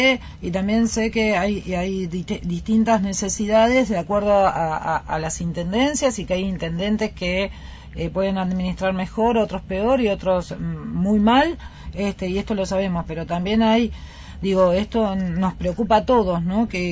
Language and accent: Spanish; Palmira, Mendoza, Argentina; yo soy de Palmira, usted debe conocer Palmira, y fue un pueblo que cuando yo nací era un pueblo pujante.